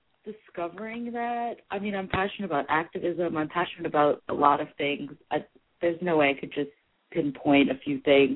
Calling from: New Orleans, Louisiana, United States; Oh, no, I'm calling from Louisiana in New Orleans.

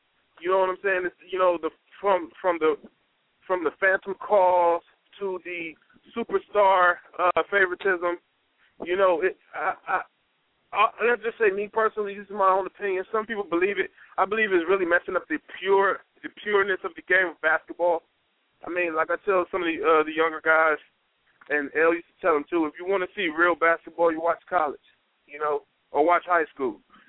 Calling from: Cleveland, Ohio, United States; I'm coming from C-Town, man, Cleveland, Ohio, baby. The Wasteland.

